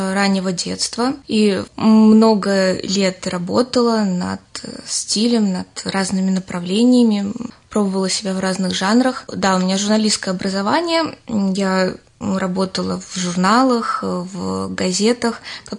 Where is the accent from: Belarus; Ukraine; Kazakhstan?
Belarus; also born or lived in Russia; now in Ramenskoye, Russia; Я из Беларуси.